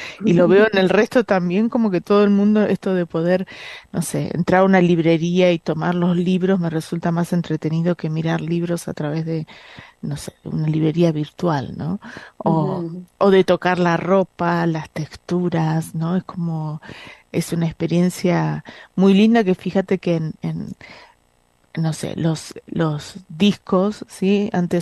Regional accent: Bahía Blanca, Buenos Aires Province, Argentina; me acuerdo el año pasado que estaba en mi ciudad natal, en Bahía Blanca

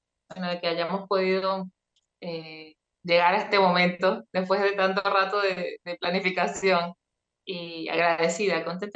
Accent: Venezuela; moved away as an adult; now in Argentina; yo primero quiero contarles que soy venezolana. Ahora mismo vivo en Argentina desde hace 4 años, pero conocí las constelaciones allá en Venezuela.

